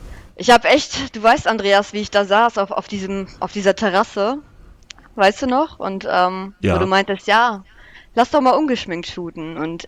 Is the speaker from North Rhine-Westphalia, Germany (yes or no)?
no; Hanover, Lower Saxony, Germany; ich bin 28 Jahre alt, ich komme aus Hannover